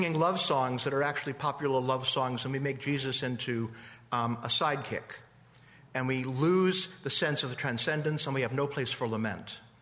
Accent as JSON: {"language": "English", "region": "Wisconsin", "country": "United States", "said": "But I'm from Wisconsin, I know about cows."}